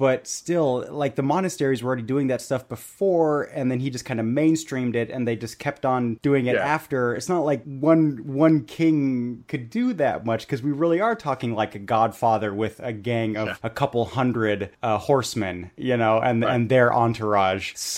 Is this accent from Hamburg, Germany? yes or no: no; Bavaria, Germany; I know I grew up in Bavaria, and I know they're very proud of their heritage.